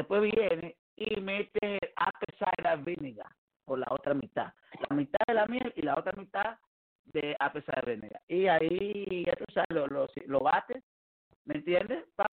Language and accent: Spanish; Cuba; Yo soy cubano